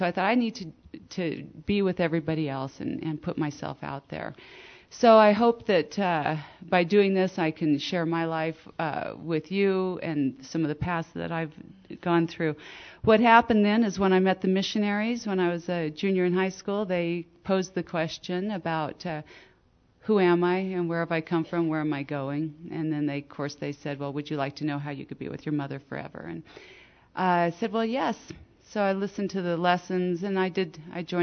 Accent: Mercer Island, Washington, United States; also born or lived in Florida / Newfoundland; I was born in Florida, good military family, and traveled to Newfoundland, and then we ended up on Mercer Island, Washington, just outside of Seattle.

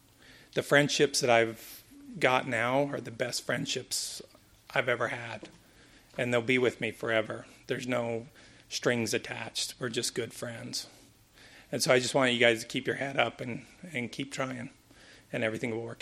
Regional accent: Pleasant Grove, Utah, United States; I'm from Pleasant Grove. I like to say that I'm from the compound down in Utah County.

